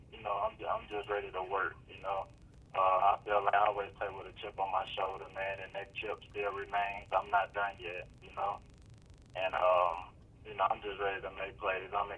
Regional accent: Charlotte, North Carolina, United States; Back home to Charlotte.

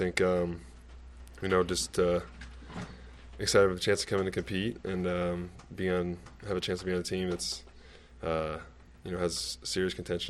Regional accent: Salt Lake City, Utah, United States; I mean, I grew up in Salt Lake, which is close to here, you know, kind of the same weather environment.

